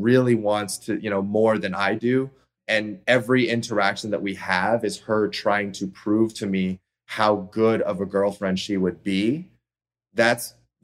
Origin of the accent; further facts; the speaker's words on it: Toronto, Ontario, Canada; my hometown of Toronto.